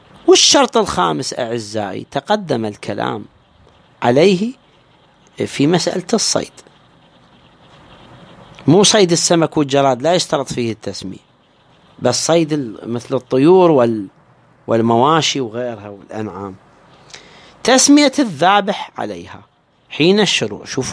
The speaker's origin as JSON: {"language": "Arabic", "country": "Iraq"}